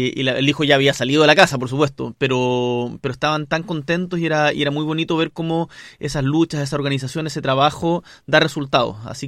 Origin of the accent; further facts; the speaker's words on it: Magallanes, Chile; now in O'Higgins, Chile; Como buen magallánico, tengo que decirle que en Magallanes no hay